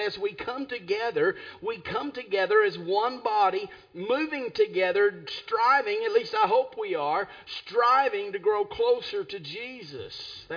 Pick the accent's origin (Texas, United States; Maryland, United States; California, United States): Texas, United States; born there; I mean, I was born in Texas. You can tell a Texan, but you can't tell him much.